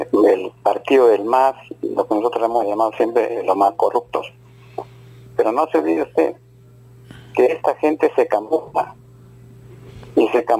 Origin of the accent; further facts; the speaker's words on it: Chota, Cajamarca, Peru; en mi pueblo de Chota, acá